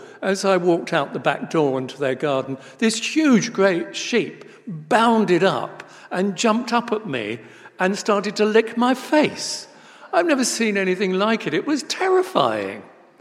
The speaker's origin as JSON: {"language": "English", "region": "South East England", "country": "United Kingdom", "tie": "born or raised there", "said": "I was brought up on the South Downs in Sussex, and indeed, I love walking on the Downs."}